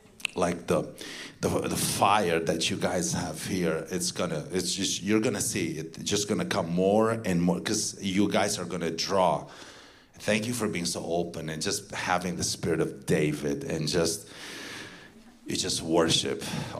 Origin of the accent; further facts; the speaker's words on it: Transylvania, Romania; first language Romanian; English is a second language; I hope you understand my accent. You know, I come from Transylvania. I may, hope I don't, you know, start speaking in Romanian here.